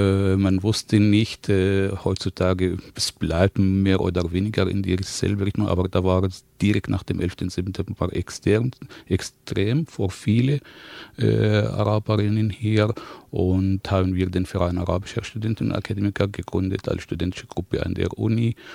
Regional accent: Palestine; now in Tübingen, Germany; bin ich Deutscher geworden, hier ansasshaft in Tübingen, bin ich Tübinger. Ursprünglich komme ich aus Palästina.

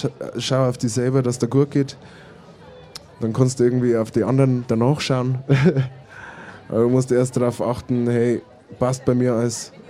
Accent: Bavaria, Germany; Wir kommen alle aus Bayern. Franken. Oder kommt er von Franken? Franke. Aber ich bin halt gebürtiger Bayer

